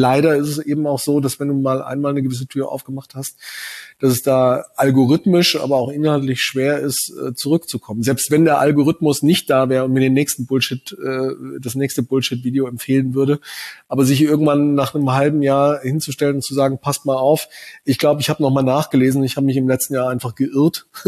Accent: Hesse, Germany; Ja, ich komme aus Südhessen, ich hatte während meiner Schulzeit täglich 4 Starfighter, 3 Tornados über der Schule im Tiefflug drüber knattern

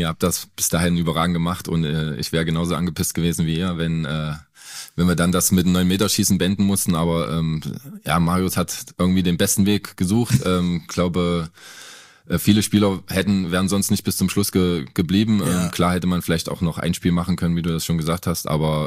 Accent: East Germany, Germany; bei uns im Osten ging das eigentlich immer in der Jugend los mit Fußballtennis

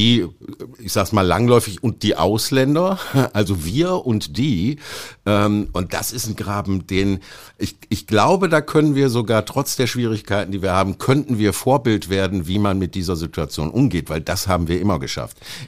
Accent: Oberhausen, North Rhine-Westphalia, Germany; ich komme aus Oberhausen, sitze da im Stadtrat

